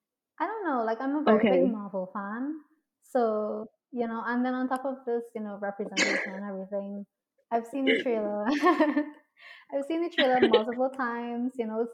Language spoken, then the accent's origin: English; Trinidad & Tobago; So yeah, I'm from Trinidad. You know, that's where most of my family is. I do have family in Tobago